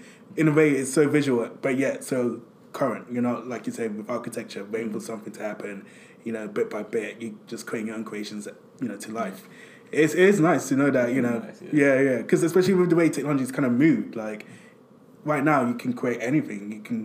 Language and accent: English; Nigeria; Yeah, I'm Nigerian.